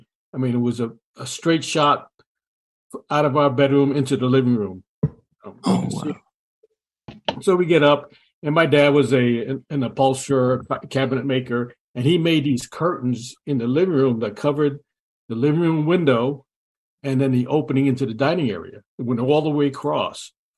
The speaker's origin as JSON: {"language": "English", "town": "New York City", "region": "New York", "country": "United States", "tie": "born or raised there", "said": "You know, I grew up in the Bronx, New York, up in the Upper Bronx. You know, we lived in city housing and on the third floor, three-story apartment"}